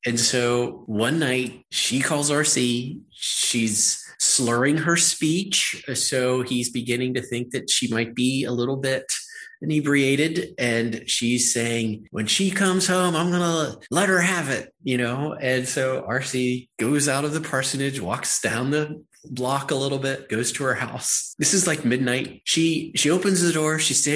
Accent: Pennsylvania, United States; accent: Western Pennsylvania; So I grew up in Western Pennsylvania. Wow. I speak with the Western Pennsylvania accent. You know, I've got the dialect.

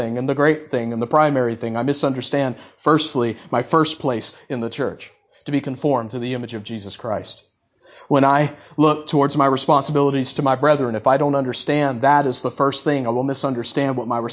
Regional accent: the South, United States; I came from the South.

